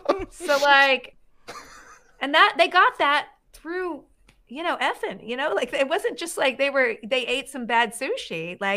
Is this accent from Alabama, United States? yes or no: yes; Alabama, United States; I'm from Alabama